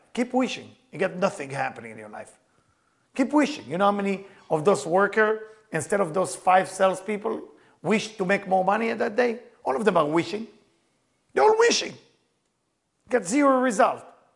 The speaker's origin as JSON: {"language": "English", "country": "Israel", "second_language": "English", "said": "I was new, I was fresh from Israel."}